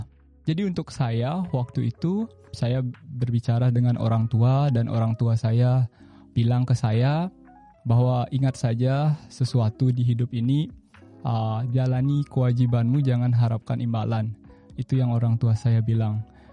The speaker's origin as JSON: {"language": "Indonesian", "town": "Singaraja", "region": "Bali", "country": "Indonesia", "tie": "born or raised there", "said": "Saya asli Bali, jadi kampung saya di Singaraja. Sekarang saya sedang ada di Amerika Serikat, di Washington DC untuk summer trip. Saya sedang menempuh pendidikan di Tiongkok, tepatnya di Hainan Normal University."}